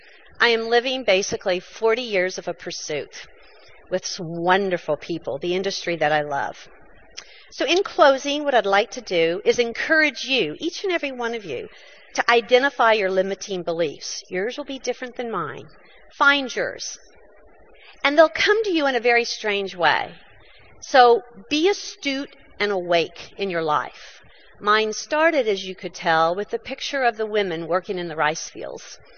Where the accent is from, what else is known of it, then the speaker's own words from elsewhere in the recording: United States; So, I'm an American. Tomorrow's Thanksgiving.